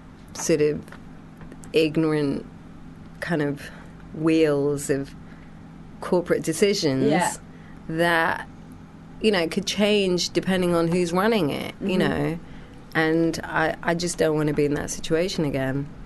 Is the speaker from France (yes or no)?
no; England, United Kingdom; also born or lived in Sri Lanka; now in United States; I've lived in America. I've come from England. I come from Sri Lanka too, where I spent 10 years of my life. I lived through a revolution.